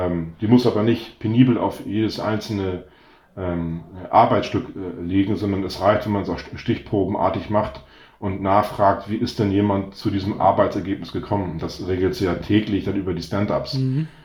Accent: North Sea coast, Germany; Also ich bin ja an der Nordseeküste aufgewachsen

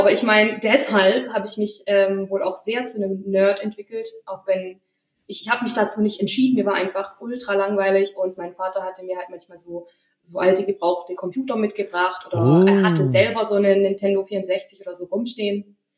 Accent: Baden-Württemberg, Germany; accent: Swabian; eigentlich schwätze ich Schwäbisch. Also ich bin aus

